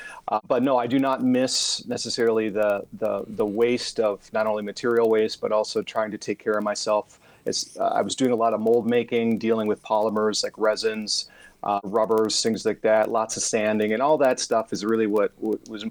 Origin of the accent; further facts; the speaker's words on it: Fargo-Moorhead, North Dakota, United States; Well, I'm from Fargo-Moorhead.